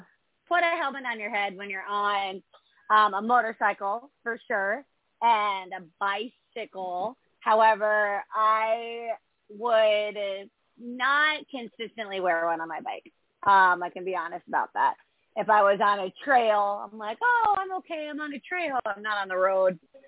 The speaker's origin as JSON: {"language": "English", "town": "Austin", "region": "Texas", "country": "United States", "said": "I am from Austin, Texas, and I am an artist."}